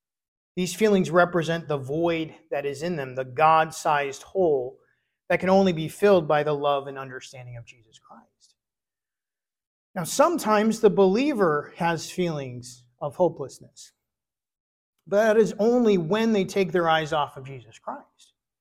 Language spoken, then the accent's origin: English; Michigan, United States; Now, when I was growing up in Michigan, the expectation of snow during the week, we were all got very excited.